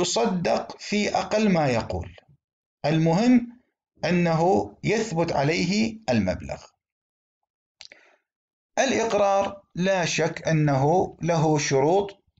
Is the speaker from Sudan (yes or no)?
no; Iraq; accent: Iraqi; يعني كما نقول في لهجتنا العراقية، صارت من صدق